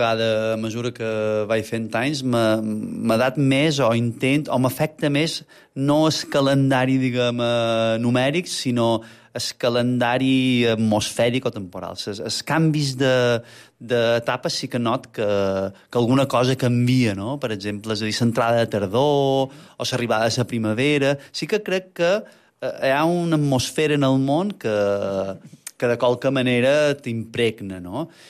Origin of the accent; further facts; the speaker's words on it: Bunyola, Balearic Islands, Spain; I a Bunyola, que és el meu poble